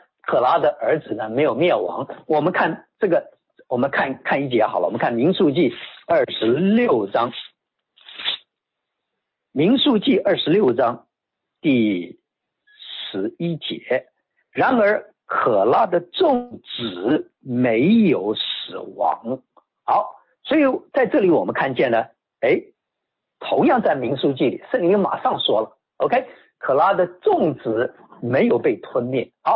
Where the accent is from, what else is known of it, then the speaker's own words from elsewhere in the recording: China; 我们中国人有一句俗话